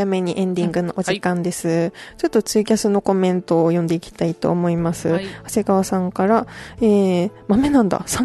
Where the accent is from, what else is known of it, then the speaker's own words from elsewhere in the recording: Saga, Japan; 地元佐賀では桜マラソンっていうのがあって